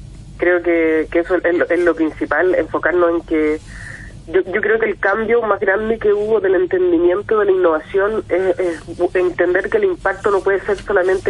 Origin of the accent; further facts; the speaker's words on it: Chile; los innovadores chilenos somos resilientes, que somos importantes